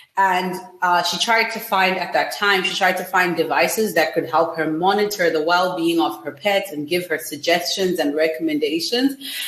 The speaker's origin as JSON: {"language": "English", "country": "Zimbabwe", "said": "I'm from Zimbabwe and I've had dogs my whole life."}